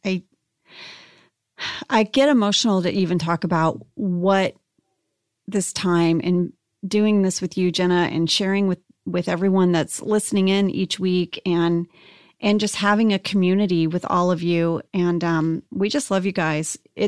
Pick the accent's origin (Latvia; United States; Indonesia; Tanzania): Indonesia; I loved growing up in Indonesia. I had such a wonderful childhood there and I have very fond memories.